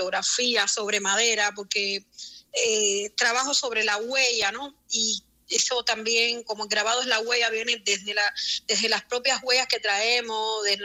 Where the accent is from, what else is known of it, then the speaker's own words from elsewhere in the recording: Cuba; born there; yo como nací en Cuba, también en Cuba hay muchos feminicidios que no se conocen